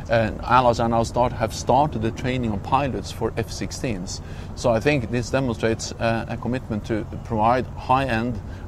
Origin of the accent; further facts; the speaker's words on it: Norway; English is a second language; I'm coming from Norway, a small country bordering Russia.